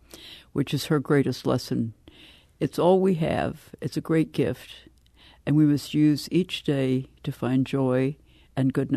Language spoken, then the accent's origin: English; Thayer, Missouri, United States; moved away; I grew up in Thayer, Missouri, which is right on the Arkansas border, about 75 miles north of Jonesboro, Arkansas, and about 130 miles south of Springfield.